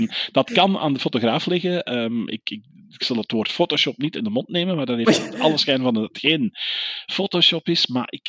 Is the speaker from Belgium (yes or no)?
yes; Belgium; Ik ben Belg.